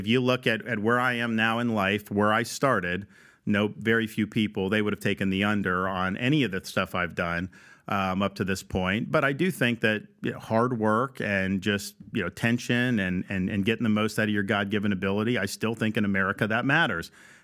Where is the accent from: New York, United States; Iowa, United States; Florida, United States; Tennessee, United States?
Florida, United States; Tampa Bay; I grew up in the Tampa Bay area when they had the orange creamsicle uniforms.